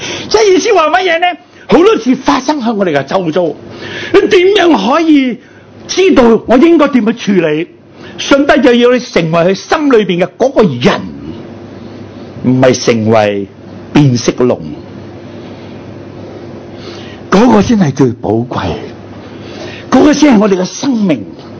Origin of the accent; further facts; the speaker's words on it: China; 我们中国人有个说话